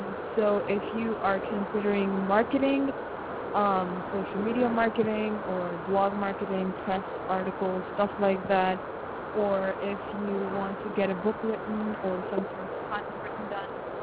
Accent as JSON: {"language": "English", "region": "Texas", "country": "United States", "said": "Oh, I'm actually originally from Texas."}